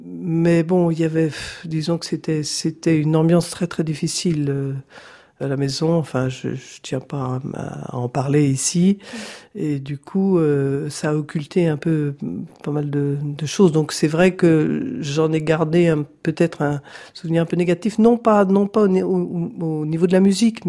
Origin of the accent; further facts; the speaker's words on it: Lyon, Auvergne-Rhône-Alpes, France; Alors autre lieu de mon enfance à Lyon, c'était Fourvière.